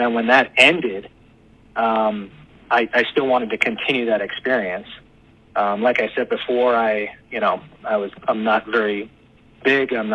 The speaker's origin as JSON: {"language": "English", "town": "Strongsville", "region": "Ohio", "country": "United States", "tie": "born or raised there", "said": "So, I grew up in Strongsville, Ohio."}